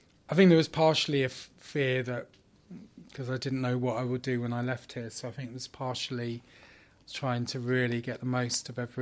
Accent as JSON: {"language": "English", "town": "Luton", "region": "East of England", "country": "United Kingdom", "tie": "born or raised there", "said": "because in my hometown, Luton, I felt different."}